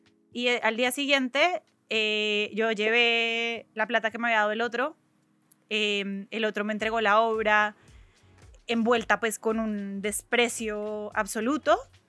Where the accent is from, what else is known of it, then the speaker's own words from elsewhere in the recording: Bogotá, Colombia; Y me dijo, no, pero no los cuentes, es peligroso. Y yo soy de Bogotá.